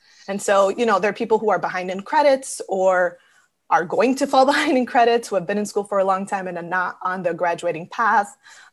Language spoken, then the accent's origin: English; Springfield, United States; I was born in Springfield and I grew up here.